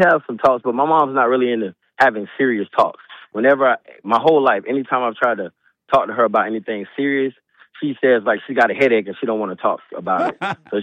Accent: Sanford, United States; I'm 34, so I was raised different. I had one of them old school grandmas. I'm from Sanford.

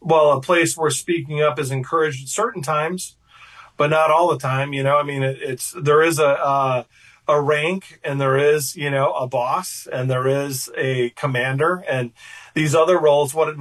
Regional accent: Alabama, United States; that's what it was like where I was growing up in Alabama.

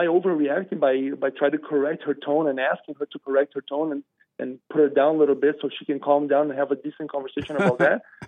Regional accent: Brazil; now in United States; I'm from Brazil originally, right? So we were raised with gun control, but I was raised in the countryside.

